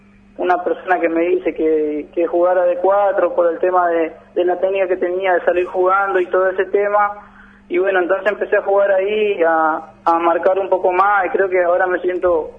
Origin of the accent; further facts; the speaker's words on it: Formosa, Argentina; De Formosa Capital.